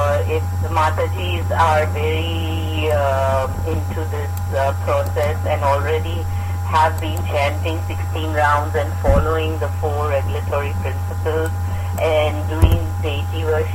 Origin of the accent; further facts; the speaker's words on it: Bloomington, Illinois, United States; I'm from Bloomington, Illinois.